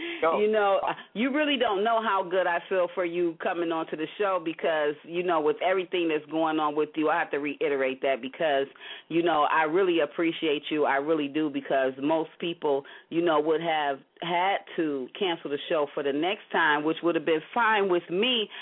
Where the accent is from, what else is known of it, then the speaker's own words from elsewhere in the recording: Euclid, Ohio, United States; Because I'm a native of Ohio myself, Euclid, Ohio